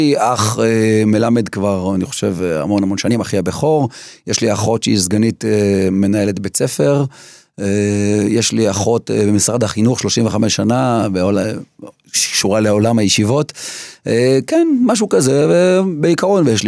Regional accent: Jerusalem, Jerusalem District, Israel; אני זוכר גם שנולדתי וגדלתי בתוך הבית, כי לא היית יכול לצאת החוצה. וזהו, בגיל 5 עברנו לשכונת ארנוף.

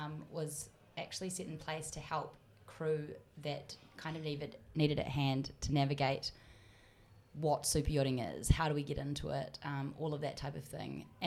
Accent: Waikato, New Zealand; So I was really lucky growing up on the Coromandel Peninsula. My granddad had a boat.

